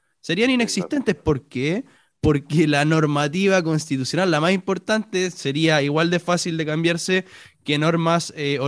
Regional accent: Chile; nosotros personalmente como chilenos

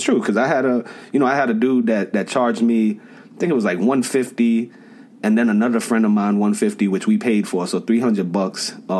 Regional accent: New York City, New York, United States; And I'm from the South Bronx also. And the way I was raised was we weren't afraid of anybody.

